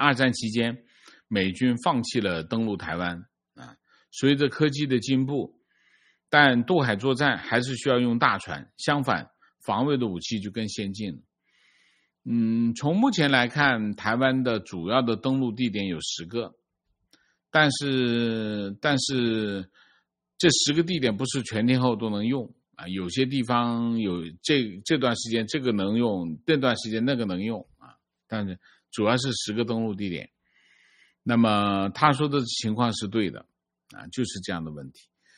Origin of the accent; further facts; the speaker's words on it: Shanghai, China; 我是土生土长的上海人。